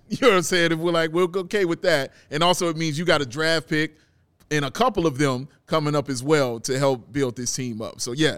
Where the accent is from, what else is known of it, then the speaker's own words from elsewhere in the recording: North Carolina, United States; What the hell? I'm from North Carolina, brother. I just came out of here.